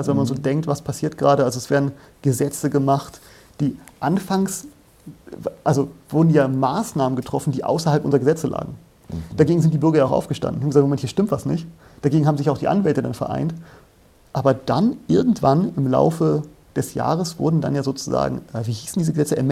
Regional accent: Germany; gerade als Deutsche haben wir natürlich große Ohren und sagen, was passiert hier in unserem Land?

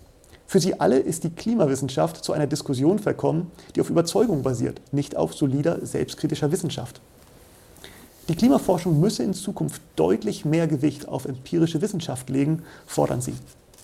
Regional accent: Germany; Ich meine, wir als Deutsche das Weltklima verändern.

